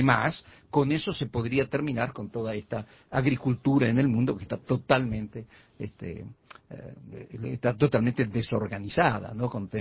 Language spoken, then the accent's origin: Spanish; Uruguay; nosotros como uruguayos deberíamos saberlos